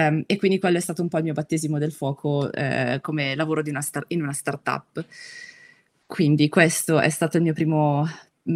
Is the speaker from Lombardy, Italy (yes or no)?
yes; Lodi, Lombardy, Italy; Io sono di Lodi, e ho studiato lettere moderne a Pavia.